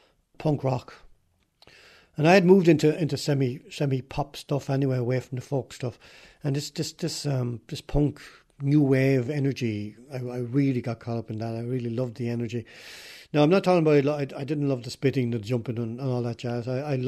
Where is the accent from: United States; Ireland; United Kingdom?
Ireland; Wexford, County Wexford; I was born in Wexford, in John Street, number 83 John Street, tiny little house there. Born in 1949 and lived in that house till I suppose I was about 9 or 10.